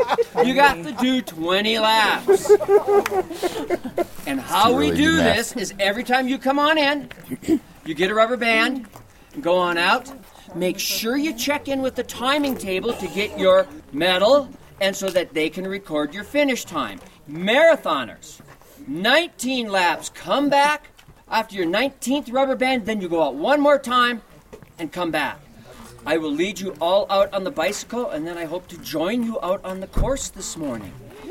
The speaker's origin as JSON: {"language": "English", "region": "New Mexico", "country": "United States", "said": "I am proud I am from New Mexico"}